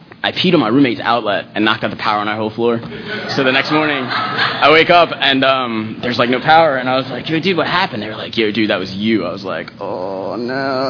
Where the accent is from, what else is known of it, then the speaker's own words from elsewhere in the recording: Ellicott City, Maryland, United States; I'm from Maryland. I know you guys have all heard of Baltimore, but I lived in this place called Ellicott City. It's right outside, maybe like 15 minutes.